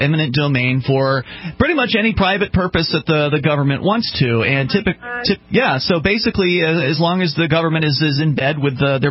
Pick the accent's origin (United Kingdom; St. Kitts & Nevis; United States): United States; Sarasota, Florida; now in New Hampshire, United States; Because we're from Sarasota, Florida